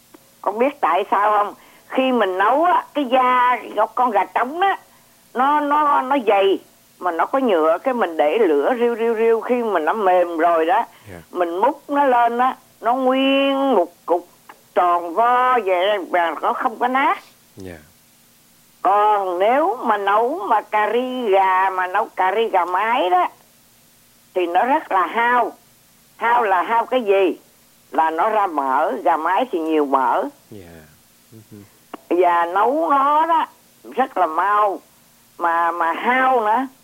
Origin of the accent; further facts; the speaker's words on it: Southern Vietnam, Vietnam; Mình nói tiếng người Nam mình á, thì mình nói hơi thô chút, nó cục cục cục.